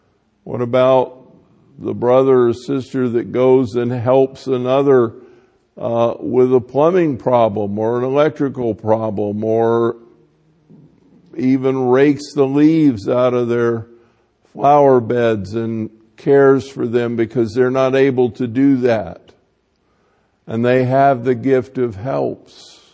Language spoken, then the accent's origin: English; the South, United States; I come from the South, in case you never noticed that, and my speech betrays itself.